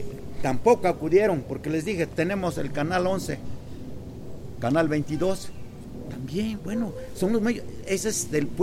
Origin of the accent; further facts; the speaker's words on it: Oaxaca, Mexico; moved away; soy zapoteco de la Sierra Norte del Estado de Oaxaca, y tenemos 50 años en el radicando acá, un poco más.